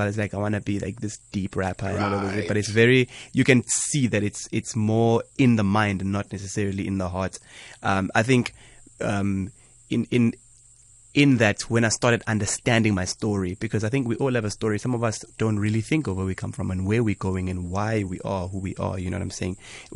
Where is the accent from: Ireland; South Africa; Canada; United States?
South Africa; Greytown, KwaZulu-Natal; also born or lived in Pietermaritzburg; So, as you know … I'm originally from KZN. I was born in Pietermaritzburg, and then I was adopted in Greytown.